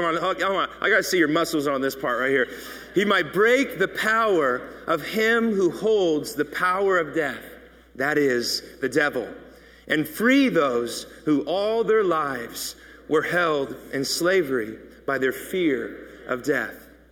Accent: the South, United States; Like I'm from the South, naked.

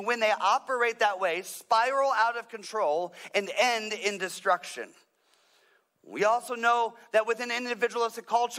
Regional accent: Midwest, United States; now in California, United States; I live in California now. I grew up in the Midwest.

